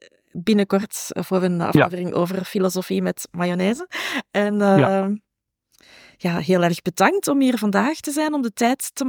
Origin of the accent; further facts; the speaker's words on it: Mechelen, Flanders, Belgium; ik ben oorspronkelijk niet van hier. Ik ben van Mechelen, dat is niet zo ver van hier. Maar ja, toch 15 kilometer of zo.